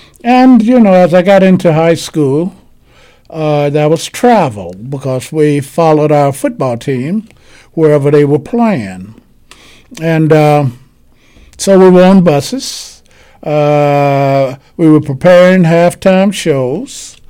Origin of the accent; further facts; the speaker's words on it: Arkansas, United States; I'm from Arkansas, and... you know, summer band was exciting.